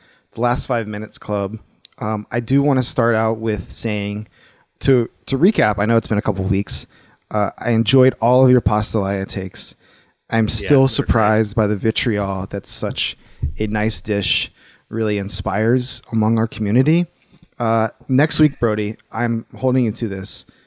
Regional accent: Louisiana, United States; I'm from Louisiana, and you know where everybody thinks that outside that I'm riding my Piro to school and I got a gator as a pet, but I'm like, I live in the capital of the city

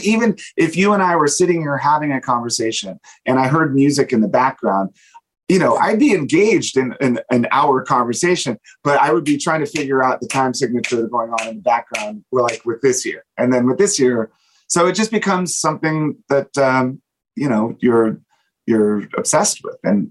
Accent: Virginia, United States; I grew up in Virginia, outside of D.C.

